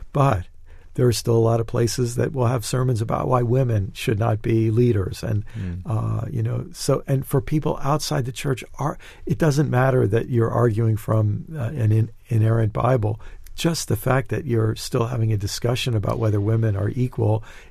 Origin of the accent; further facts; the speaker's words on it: United States; now in United Kingdom; And let me speak as an American. I think there'd certainly be parallel issues here in the UK.